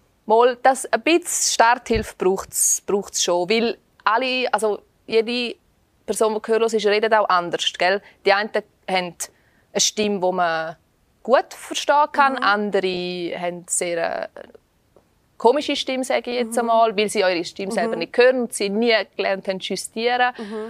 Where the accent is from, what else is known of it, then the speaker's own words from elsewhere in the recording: Ardez, Graubünden, Switzerland; ich bin in Ardez im Unterengadin aufgewachsen und habe eine Lehrstelle in Chur gekriegt. Und ich habe mit 16 sowieso gemeint, ich sei erwachsen.